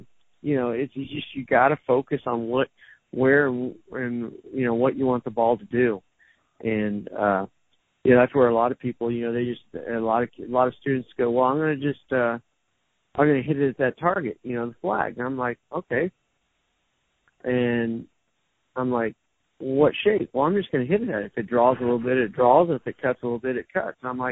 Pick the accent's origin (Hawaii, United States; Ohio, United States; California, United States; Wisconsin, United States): California, United States; moved away as an adult; now in Las Vegas, United States; Well, I grew up in Southern California